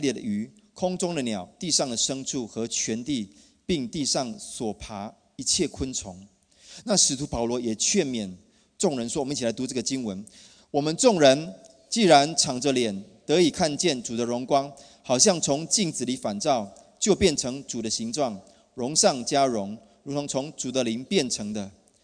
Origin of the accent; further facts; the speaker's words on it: Taiwan; 我跟雪慧，我们从台湾来，那雪慧从小是在印尼长大的华人。那我们本来只是想要路过雪梨哈，第一次来雪梨，来东岸